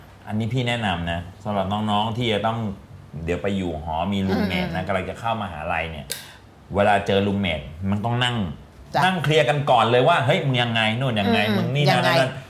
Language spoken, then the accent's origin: Thai; Trat, Thailand; ตอนที่พ่อผมเสียใหม่บ้านเราอยู่ที่จังหวัดตราด